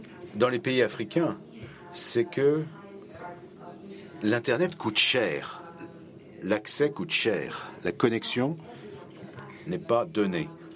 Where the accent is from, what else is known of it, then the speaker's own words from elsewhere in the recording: Rabat, Rabat-Salé-Kénitra, Morocco; Et je suis de Rabat, je suis étudiante à Rabat.